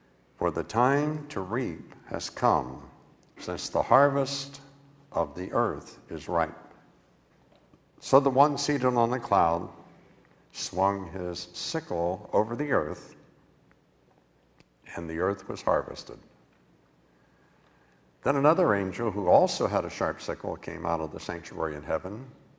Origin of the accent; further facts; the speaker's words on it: West Virginia, United States; And down in where I grew up in West Virginia, we had lots and lots of apple orchards